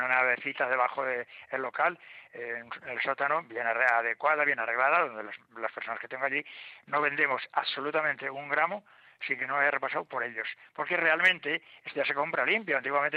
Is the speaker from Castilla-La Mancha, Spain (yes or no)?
yes; Castilla-La Mancha, Spain; yo en mi pueblo, que es en la provincia, en un pueblecito de la provincia de Guadalajara, muy pequeño, he recuperado cosas antiguas.